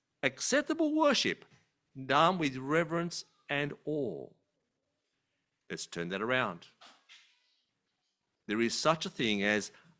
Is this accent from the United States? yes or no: no; Australia; I hope we as an Aussie church can get rid of our Aussie casualness towards God.